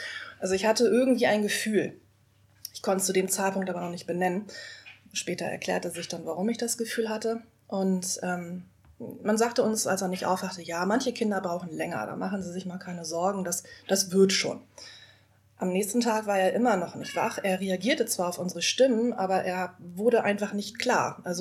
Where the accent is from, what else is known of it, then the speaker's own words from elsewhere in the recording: Rendsburg, Schleswig-Holstein, Germany; born there; now in Hamburg, Germany; bin 39, bin ein richtiges Nordlicht, komme gebürtig aus Rendsburg, bin also nordischer als jeder Hamburger. Bin seit 20 Jahren in Hamburg